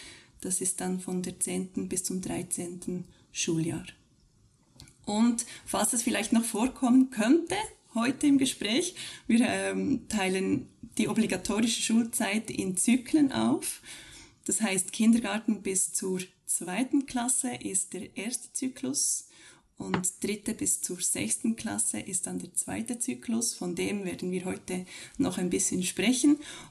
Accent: Switzerland; Es ist nicht ganz dasselbe, wie jetzt bei uns in der Schweiz im Lehrplan drin ist.

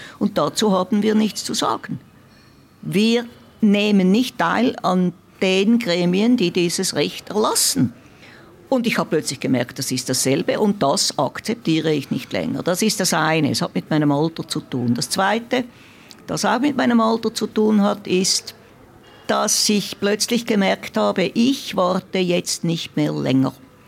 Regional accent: Zurich, Switzerland; moved away as an adult; also born or lived in Bern; ich bin ja Zürcherin, die dann mit 27 Jahren nach Bern ausgewandert ist und Berner Politikerin geworden bin. Ist alles ein bisschen eigenartig, aber so ist es halt. Und jetzt wohne ich ja wieder in Zürich seit 6 Jahren.

